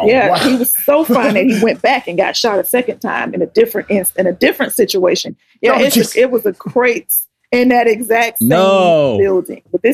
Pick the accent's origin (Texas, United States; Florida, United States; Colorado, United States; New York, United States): Florida, United States; Opa-locka; So if you know anything about Miami, Florida, I grew up in Opa-locka, and I lived there until I was an adult, a young adult, and a mom.